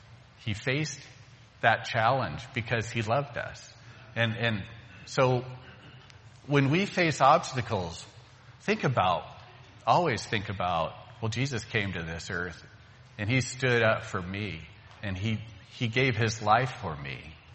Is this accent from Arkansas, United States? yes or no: yes; Arkansas, United States; I grew up in Arkansas for a while as a kid, so I saw this firsthand.